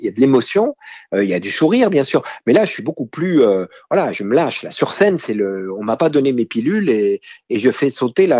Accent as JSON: {"language": "French", "region": "Normandy", "country": "France", "said": "Moi, vous savez, je suis normand"}